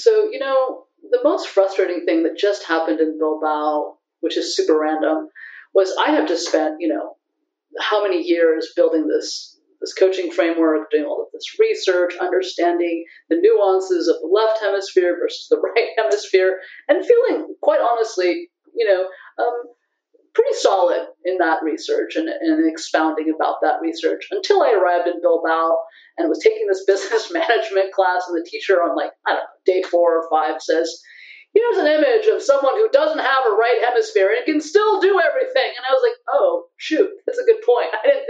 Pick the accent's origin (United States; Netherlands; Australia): United States; California; first language en; I come from Silicon Valley.